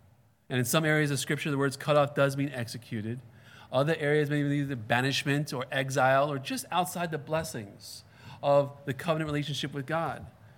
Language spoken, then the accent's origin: English; New York, United States; Look, I have the Jewish background. I'm from New York. I have part Russian in me. I'm stubborn in two different continents.